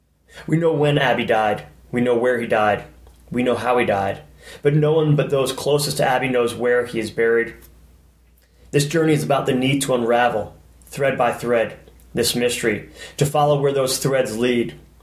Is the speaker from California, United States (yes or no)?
no; Long Island, New York, United States; No, I grew up on Long Island.